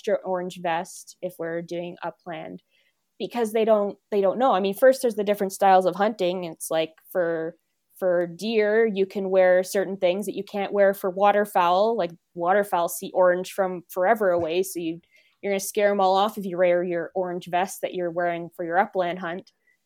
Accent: East Coast, United States; I'm not from a farm. I'm technically from a city, but I'm from the East Coast.

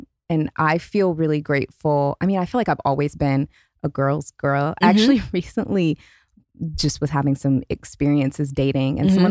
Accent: Pacific Northwest, United States; growing up in the Pacific Northwest and also being like first gen college student, no one in my family had went to college.

